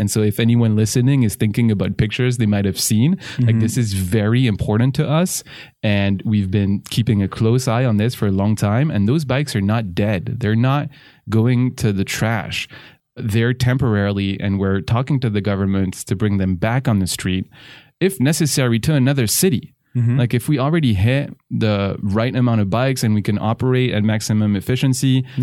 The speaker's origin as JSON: {"language": "English", "town": "Paris", "region": "Île-de-France", "country": "France", "tie": "born or raised there", "second_language": "English", "said": "And, for example, in Paris, again, my hometown, there's a very ambitious cycling plan that's been put out"}